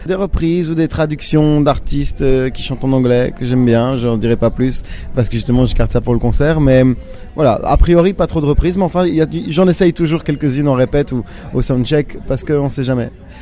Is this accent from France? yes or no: no; Brussels, Brussels-Capital Region, Belgium; Moi, je viens de Bruxelles, donc plutôt